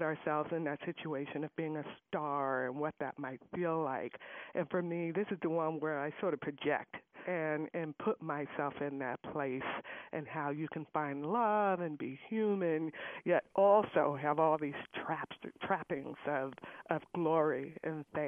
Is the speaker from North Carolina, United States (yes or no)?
yes; Raleigh, North Carolina, United States; I'm from Raleigh, North Carolina